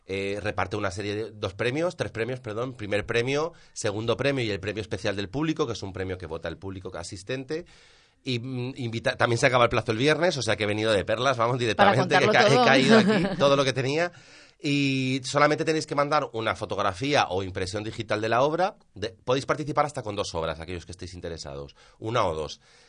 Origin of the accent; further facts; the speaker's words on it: Elche, Valencian Community, Spain; los que estéis en Elche, que sabéis cómo somos los de Elche en ese sentido